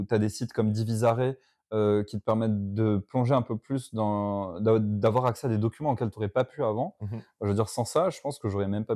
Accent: Morocco; now in France; moi je viens du Maroc, je suis en France pour un temps limité.

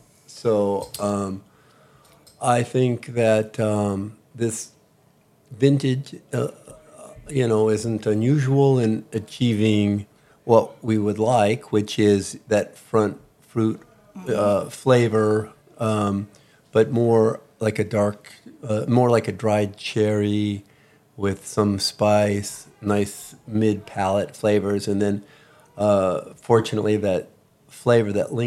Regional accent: San Diego, California, United States; also born or lived in Orange County; my first visit from Southern California, where I grew up and lived in San Diego and Orange County.

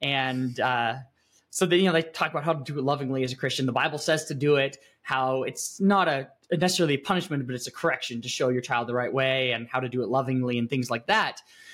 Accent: Seattle, Washington, United States; now in Moscow, United States; Yeah, I am a Seattle refugee, so it is. I mean, I think that why this kind of hits home for me being here is that where I live, you see the natural outworking of that.

